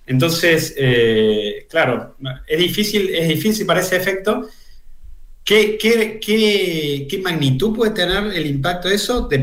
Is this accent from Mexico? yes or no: no; Argentina; Yo vengo de Argentina, entonces Argentina es un país de alta inflación